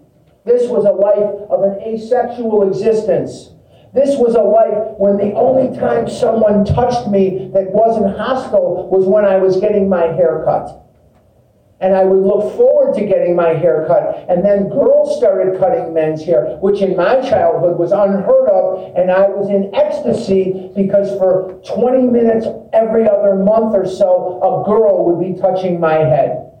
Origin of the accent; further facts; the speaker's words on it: Chicago, Illinois, United States; I couldn't understand why it couldn't be this, that I could get, I'm from Chicago. Who do I pay?